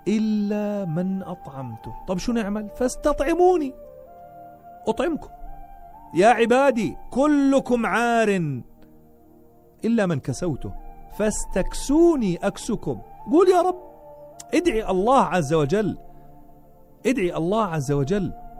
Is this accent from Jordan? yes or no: yes; Jordan; كم بيت عندنا بالأردن بيقرأها؟